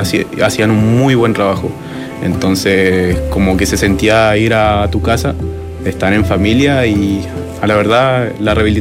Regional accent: Calbuco, Los Lagos, Chile; como somos de Calbuco, igual era muy lejos y los recursos no estaban a disposición

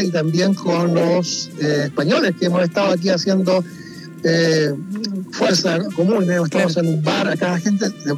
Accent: Concepción, Biobío, Chile; now in Spain; De Chillán, oriundo de Concepción, y bueno, siempre muy cercano a la Bío Bío

